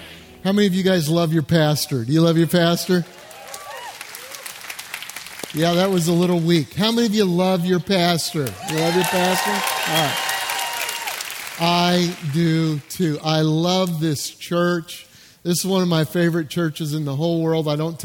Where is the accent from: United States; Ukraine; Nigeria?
United States; Colorado; South Carolina, I'm from Colorado originally, been in South Carolina, planted a church 23 years ago.